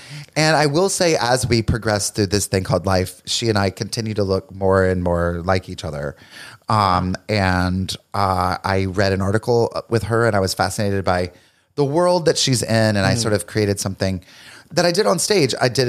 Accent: North Carolina, United States; I say that I'm mainly from North Carolina, but I was born in South Carolina and my mom lives in South Carolina.

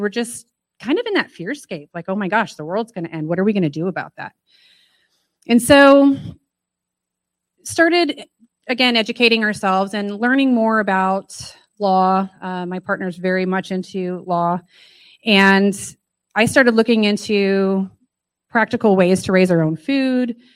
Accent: Gunnison, Colorado, United States; also born or lived in Houston, United States; I come from Gunnison, Colorado. And somewhere in the middle, we met in Houston back in 2004.

